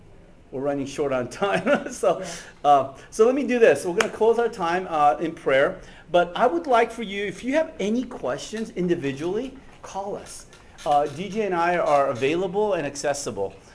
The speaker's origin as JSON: {"language": "English", "country": "United States", "said": "as a Korean American, Paul, one of the things that I appreciate about our culture growing up in the Korean church was their commitment to sacrifice and a commitment to prayer"}